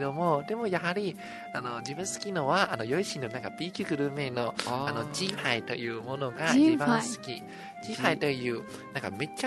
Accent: Taipei, Taiwan; Japanese is a second language; でもおすすめはやはり自分の地元の台北と思いますね。

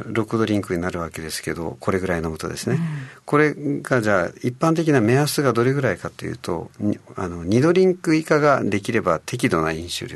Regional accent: Okinawa, Japan; 私たち沖縄の人がどれだけお酒を飲んでいるかを一人一人に自覚してほしい

